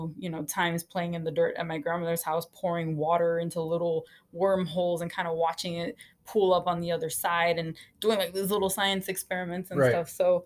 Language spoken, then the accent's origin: English; Miami, Florida, United States; I mean, I grew up in Miami, Florida. My parents split when I was young, so we did live between different homes, kind of moved around a lot from house to apartment and round and round, but always in the South Florida area.